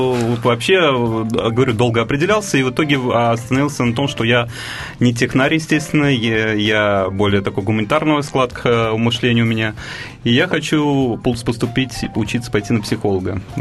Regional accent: Tashkent, Uzbekistan; now in Moscow, Russia; Да, я сам родом из Узбекистана, из города хлебного, так называемого, Ташкента.

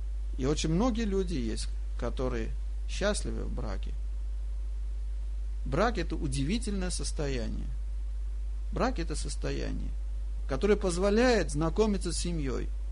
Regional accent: Armenia; Я армянин, моя жена русская.

